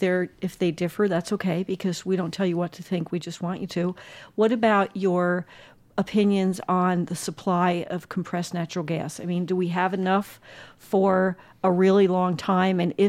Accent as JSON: {"language": "English", "region": "New Jersey", "country": "United States", "said": "I'm from New Jersey. If you're from New Jersey, you don't understand the vast distances that you can drive around in Arizona."}